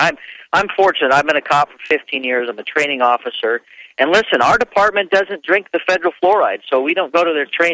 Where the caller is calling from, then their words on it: Washington, United States; I'm Washington State.